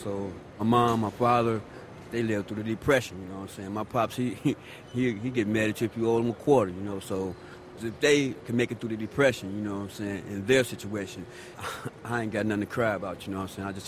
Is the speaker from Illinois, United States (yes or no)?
yes; Chicago, Illinois, United States; I was born and raised in Chicago.